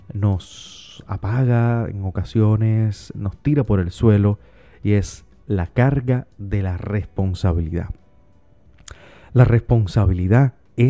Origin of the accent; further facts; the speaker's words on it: Cuba; now in New York, United States; incluyendo el nuestro, el mío, Cuba. Como migrante cubano que soy, aquí en la ciudad de Nueva York